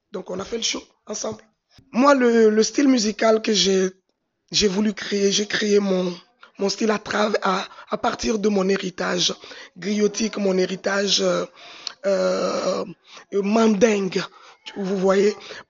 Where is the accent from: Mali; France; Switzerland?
Mali; now in Montreal, Canada; griotte d'origine du Mali, mais je suis une panafricaine. Je viens de partout d'Afrique, mais je réside à Montréal.